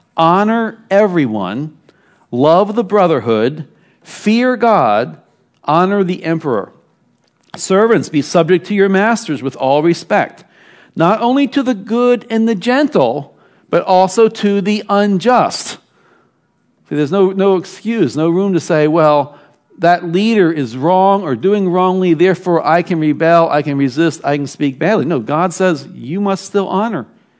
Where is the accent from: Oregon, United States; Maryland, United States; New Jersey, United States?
Maryland, United States; Baltimore; Remember back when I grew up in Baltimore and took the city buses.